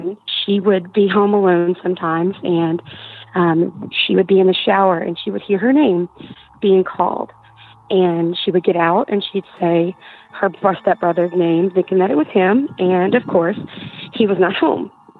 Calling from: New Orleans, Louisiana, United States; I'm calling from the New Orleans area.

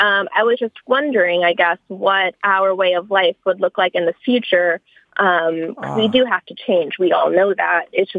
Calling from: Freeport, Maine, United States; I'm calling from Freeport, Maine.

